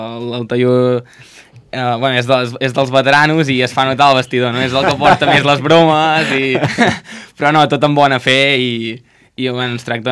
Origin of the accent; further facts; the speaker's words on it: Centelles, Catalonia, Spain; jo sóc de Centelles i vaig començar els 3 anys allà al club del meu poble, que diguem, i Als 13 o 14 anys vaig marxar cap a Vic.